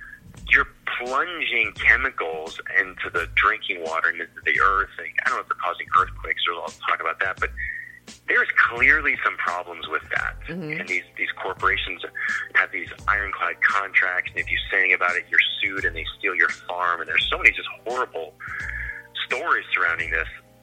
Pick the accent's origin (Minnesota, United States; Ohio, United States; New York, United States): Ohio, United States; And again, I grew up in Ohio. We had tornado drills, and I swear that scared the hell out of me.